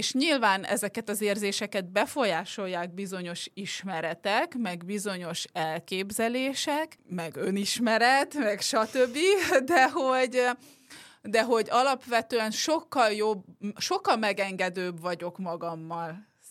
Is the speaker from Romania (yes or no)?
no; Moscow, Russia; gyerekkoromban, még Moszkvában, mert én Moszkvában nőttem fel